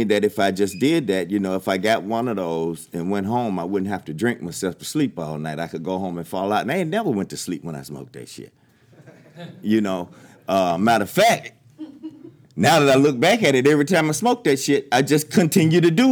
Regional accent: Chattanooga, Tennessee, United States; I'm from Chattanooga, Tennessee.

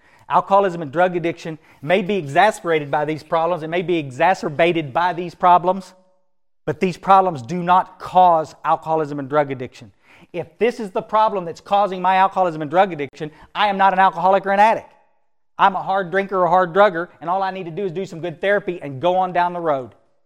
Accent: Texas, United States; I grew up here in the Hill Country, but I'd gone away in about 1973, I guess, to Houston and gotten an apprenticeship program

